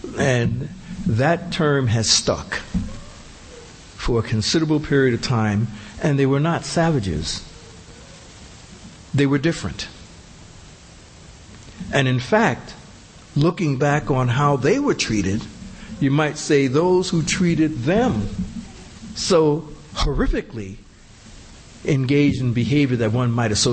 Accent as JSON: {"language": "English", "country": "United States", "tie": "born or raised there", "said": "and I'm an American. I was born and raised there and so forth."}